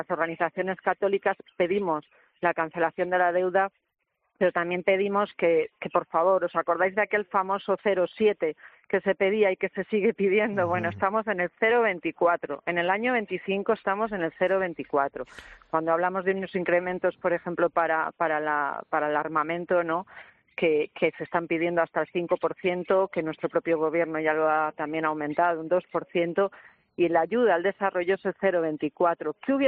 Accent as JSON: {"language": "Spanish", "town": "León", "region": "Castile and León", "country": "Spain", "lives_now": "Seville, Spain", "said": "Aquí los sevillanos, que están muy acostumbrados, yo que soy leonesa, imaginaos el calor que pasaremos"}